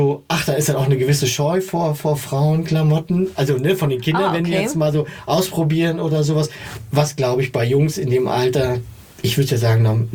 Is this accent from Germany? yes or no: yes; East Germany, Germany; Ich komme aus dem Osten, das ist so das Übliche.